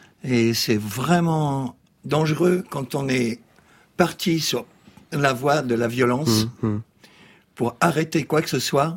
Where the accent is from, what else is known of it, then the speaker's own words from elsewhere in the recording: Belgium; L'amour, c'est belge. Moi, je suis belge.